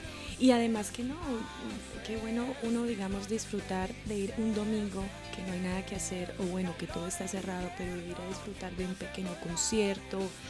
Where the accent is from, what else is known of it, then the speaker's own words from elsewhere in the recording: Bogotá, Bogotá D.C., Colombia; porque vengo de Bogotá, de una ciudad grande, ¿sí?